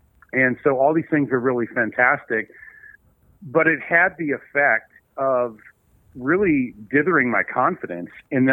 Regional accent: Kansas City, Missouri, United States; I'm from Kansas City, Missouri. I have a sister.

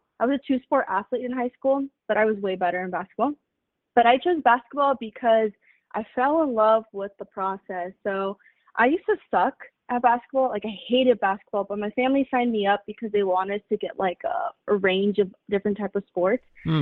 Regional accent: San Pedro, California, United States; born there; Yeah, I was born in San Pedro, California. It's LA County, and I come from a fairly small family.

